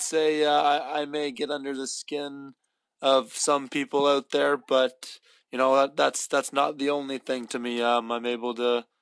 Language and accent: English; Canada; Being a Canadian kid growing up